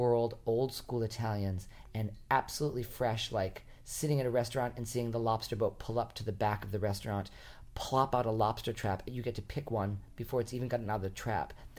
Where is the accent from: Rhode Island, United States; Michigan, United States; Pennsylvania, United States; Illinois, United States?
Rhode Island, United States; I grew up in Rhode Island. I grew up in the poor sort of city section, but even the poor city section of Rhode Island is so beautiful and quaint in New England.